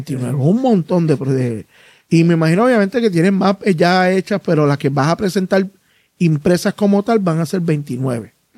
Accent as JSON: {"language": "Spanish", "country": "Puerto Rico", "said": "que nuestra identidad como puertorriqueños siempre se mantenga fija, no importa quién llegue."}